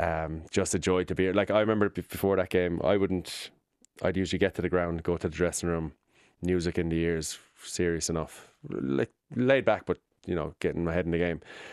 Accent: Ireland; And I suppose that's weird saying it as an Irish rugby or sports.

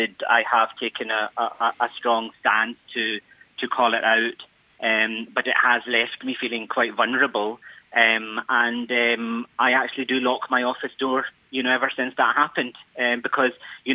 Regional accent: Glasgow, Scotland, United Kingdom; I teach contemporary Islam, and I'm from Glasgow. Yeah, right. My parents are Pakistani.

